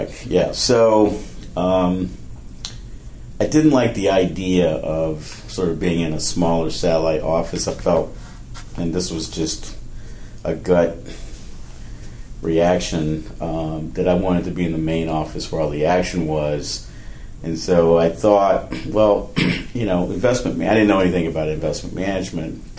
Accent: Louisville, Kentucky, United States; Well, I grew up in Louisville, Kentucky, and left Louisville, went away to college in New Hampshire

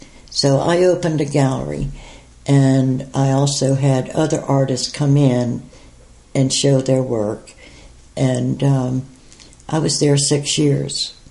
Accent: Boca Grande, Florida, United States; But I grew up on Boca Grande Island, south of Sarasota. And it was like a secluded, because there was no bridge when I was growing up.

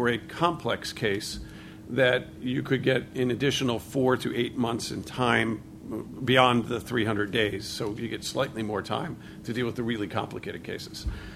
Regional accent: New England, United States; I'm from New England

